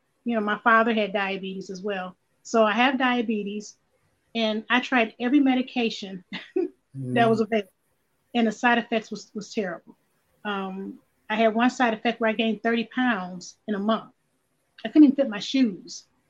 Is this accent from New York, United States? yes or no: no; Cleveland, Ohio, United States; I grew up in Cleveland. You know, went to Cleveland Public Schools.